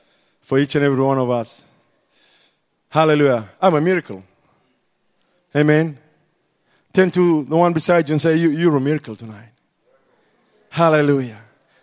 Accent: Fiji; My accent was totally different. I said, I'm from Fiji.

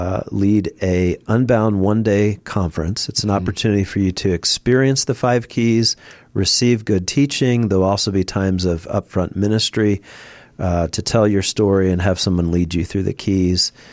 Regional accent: Philadelphia, Pennsylvania, United States; I'm from Philadelphia, which is, you know, it's actually sunny and warm there morning.

